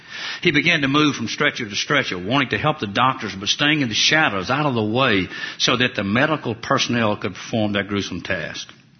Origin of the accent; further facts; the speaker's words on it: Alabama, United States; I can remember when I was a little boy, growing up in Alabama, and my mama, God rest her soul, would get me up on Sunday morning